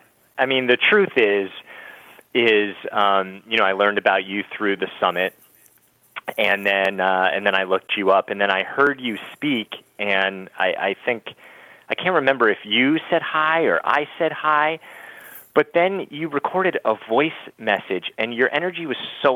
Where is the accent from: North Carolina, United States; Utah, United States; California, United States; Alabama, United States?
California, United States; Hollywood; So my story, I grew up in Hollywood, was born and raised.